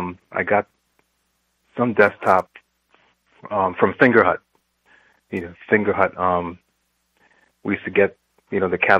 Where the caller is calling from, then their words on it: New York City, New York, United States; I'm calling from the Bronx, Parkchester.